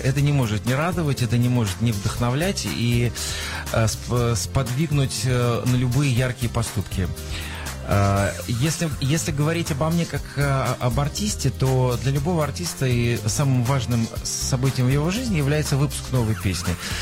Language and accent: Russian; Tomsk, Tomsk Oblast, Russia; это будет Кемерово, Томск, практически мой родной город